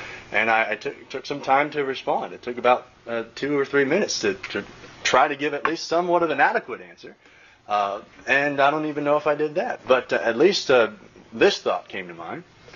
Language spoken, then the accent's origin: English; Indianapolis, Indiana, United States; I grew up in Indianapolis, or Indiana, really.